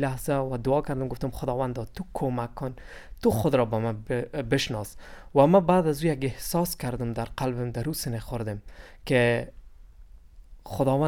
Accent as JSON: {"language": "Persian", "country": "Afghanistan", "said": "ما از افغانستان هستم."}